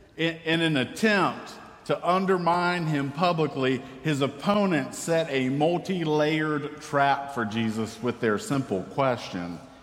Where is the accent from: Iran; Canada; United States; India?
United States; South Carolina; And y'all, I grew up in South Carolina in the 80s, so I know a good mullet when I see it.